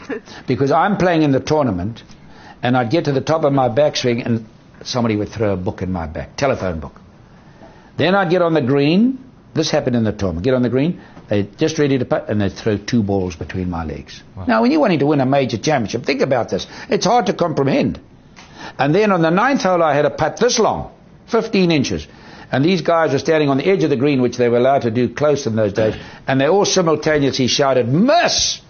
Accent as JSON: {"language": "English", "country": "South Africa", "said": "I said, Charlie, I understand. I'm from South Africa."}